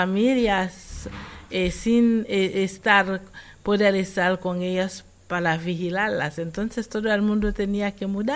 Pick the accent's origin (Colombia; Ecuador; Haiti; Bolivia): Haiti; Fond Noir, Nippes; en un pueblo que se llama Fondo Negro, en el sur de Haití. Era en el sur a ese momento, pero ahora es el Nipe, porque hicieron un nuevo departamento, y mi pueblo cayó en ese departamento.